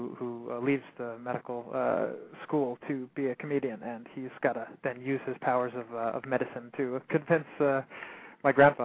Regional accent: Greenville, Delaware, United States; I grew up in Greenville, Delaware, which is about as boring as it sounds.

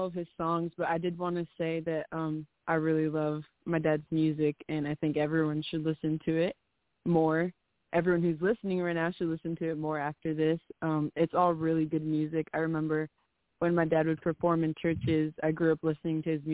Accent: Maywood, California, United States; I'm from Maywood, California.

